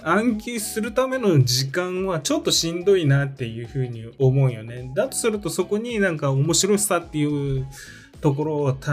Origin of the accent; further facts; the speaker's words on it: Aichi, Japan; 例えばうちらは愛知の人間なんだけど